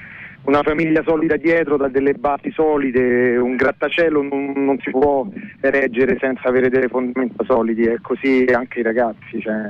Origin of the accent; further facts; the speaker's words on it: Rome, Lazio, Italy; Quindi io sono nato e cresciuto nella Borgata Alessandrina, che è la borgata adiacente al quartiere di Centocelle.